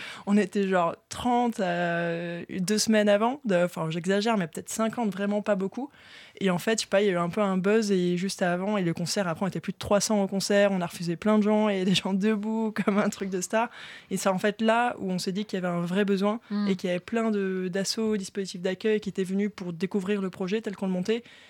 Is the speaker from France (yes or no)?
yes; Nouvelle-Aquitaine, France; Donc je fais le conservatoire à Pau, puisque je viens du Béarn.